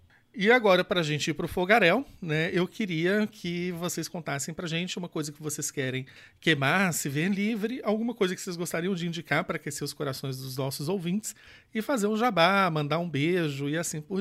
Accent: Belo Horizonte, Minas Gerais, Brazil; sou de Belo Horizonte.

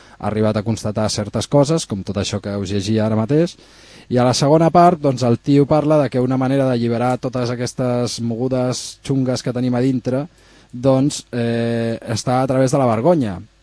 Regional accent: Barcelona, Catalonia, Spain; I som de Barcelona

